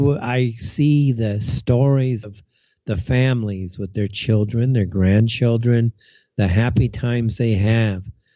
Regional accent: Los Angeles, California, United States; because I am from Los Angeles, I have so many friends still in the southwest part of the nation.

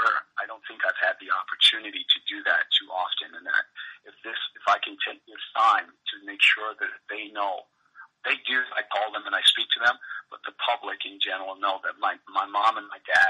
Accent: Montreal, Quebec, Canada; also born or lived in Guyana; I grew up in Montreal playing hockey because I'm an immigrant. I'm from Guyana.

